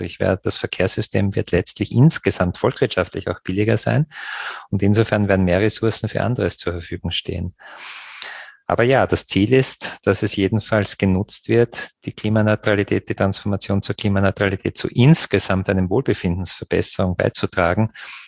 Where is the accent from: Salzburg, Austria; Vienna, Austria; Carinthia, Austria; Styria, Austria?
Styria, Austria; Graz; wie wird beispielsweise meine Heimatstadt Graz 2040 sein, klimaneutral.